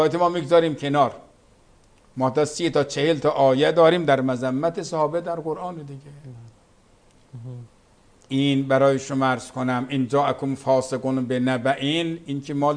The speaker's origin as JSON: {"language": "Persian", "region": "Qazvin", "country": "Iran", "tie": "born or raised there", "said": "یا ما خودمون بعضی وقت خب میرفتیم به همون شهر خودمون قزوین"}